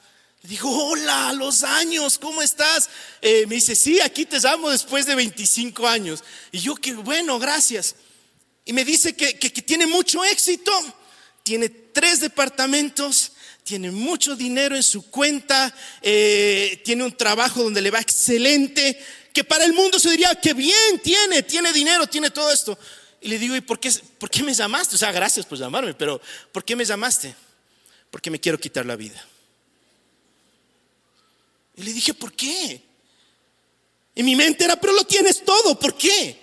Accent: Quito, Pichincha, Ecuador; Al menos en Quito, como buenos quiteños.

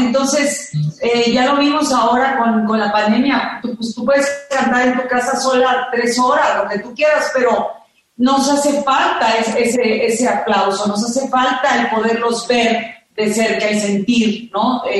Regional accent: Mexico; yo que soy tan mexicana, tan orgullosa de cantar la música mexicana

